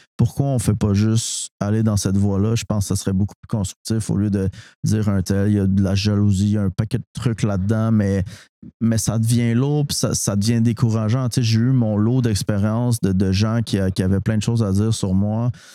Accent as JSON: {"language": "French", "town": "Montréal-Est", "region": "Quebec", "country": "Canada", "tie": "born or raised there"}